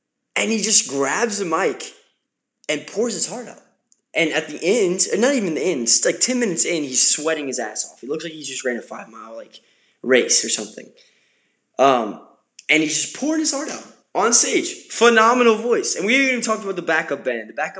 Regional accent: Nashville, Tennessee, United States; I'm from Nashville, so I have a complete bias just opening that up for the listeners.

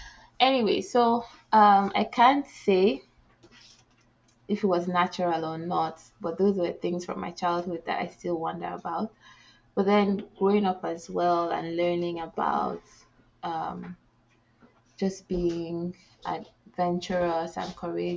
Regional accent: Nigeria; And then also growing up in Nigeria, where problems are not lacking, like everywhere you turn.

